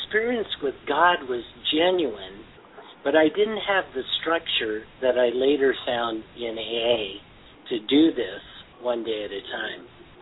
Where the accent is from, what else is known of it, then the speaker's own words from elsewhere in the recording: Seattle, Washington, United States; And so I grew up in Seattle around the University of Washington, and that was where the drug culture in Seattle was.